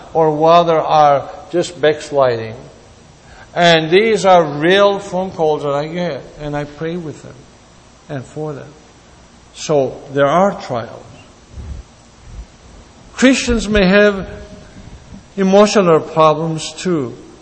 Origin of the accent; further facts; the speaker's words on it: Greece; now in Canada; I met my wife here in Canada. She's from Egypt. I'm from Greece.